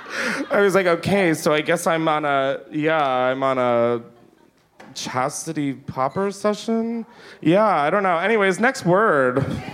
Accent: Delaware, United States; I went up to him because I'm from Delaware, so celebrities were top of the priority.

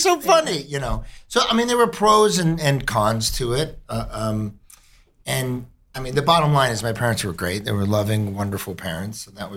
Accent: Los Angeles, California, United States; From here, from the Pacific Palisades.

